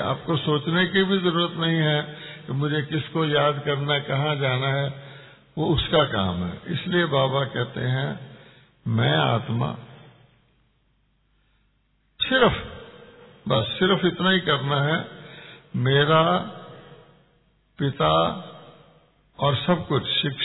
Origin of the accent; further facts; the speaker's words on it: Belgaum, Karnataka, India; मैं कर्नाटक से आया हूँ, बेलगाम से आया हूँ, वो मेरा घर है